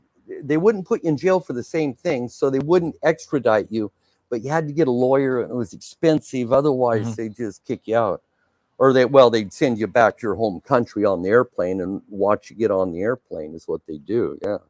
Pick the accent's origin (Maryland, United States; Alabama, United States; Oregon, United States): Oregon, United States; Ontario; I worked at a newspaper office in my hometown, Ontario, Oregon.